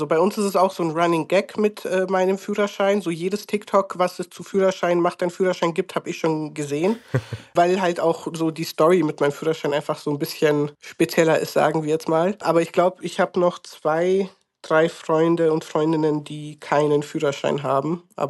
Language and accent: German; Romania; wir sind aus Rumänien